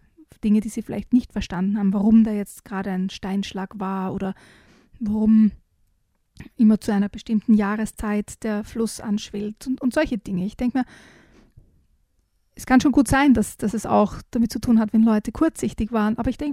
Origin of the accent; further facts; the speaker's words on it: Styria, Austria; Und ich bin ja mit Sagen in der Steiermark quasi aufgewachsen.